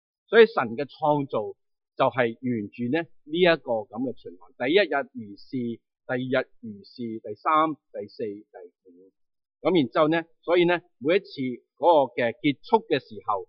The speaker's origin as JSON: {"language": "Cantonese", "country": "China", "said": "咁其实呢我哋中国人嗰啲字都好好㗎"}